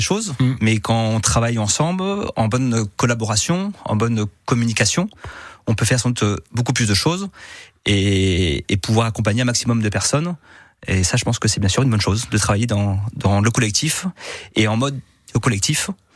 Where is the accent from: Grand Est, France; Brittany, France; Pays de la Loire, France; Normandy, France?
Normandy, France; donc je suis normand, hein, on en a parlé tout à l'heure